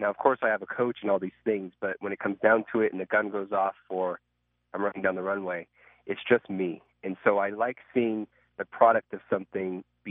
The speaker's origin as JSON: {"language": "English", "town": "La Pine", "region": "Oregon", "country": "United States", "tie": "born or raised there", "also_born_or_lived": "Bend", "said": "I grew up in Bend my later youth years. My younger youth years, I grew up in La Pine, which is about 30 minutes south, which is a little bit even more remote. A small town of about 2,000"}